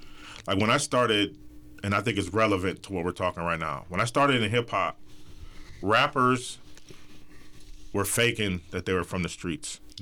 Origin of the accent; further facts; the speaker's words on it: Milwaukee, Wisconsin, United States; Come on, I grew up in Milwaukee.